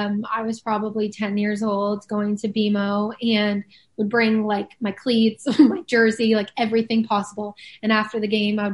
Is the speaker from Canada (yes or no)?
yes; Canada; I grew up in Canada, I didn't grow up in Italy. Yes, my family's from there, but it's different.